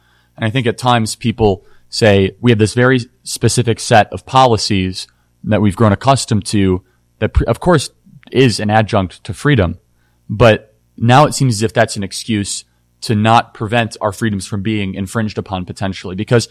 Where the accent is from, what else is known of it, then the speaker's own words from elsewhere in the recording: Wheeling, Illinois, United States; I grew up in Wheeling.